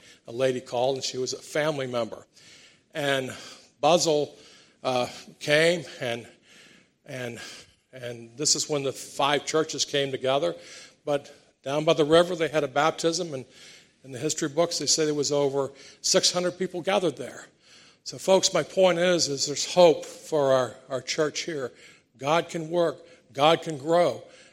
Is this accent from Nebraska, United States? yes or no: no; Orlando, Florida, United States; accent: slight southern; I grew up in Orlando, Florida, if you can't tell. I have a slight southern accent.